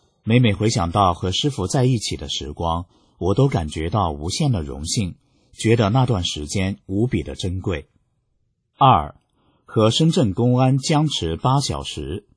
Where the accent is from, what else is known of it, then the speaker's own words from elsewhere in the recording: Hong Kong; 我说，我是香港人